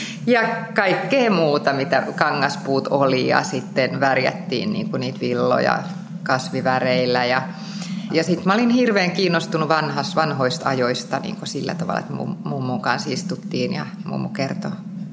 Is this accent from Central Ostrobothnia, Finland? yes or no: no; Tampere, Pirkanmaa, Finland; born there; Mä oon oikeastaan käynyt syntymässä Tampereella, mutta siis mun juuret ovat kyllä niin kuin hyvin syvässä Pispalan moreenissa ja Hämeenkyrön mullassa. Et mun isän suku on sieltä niin kuin ihan jostain 1600-luvulta.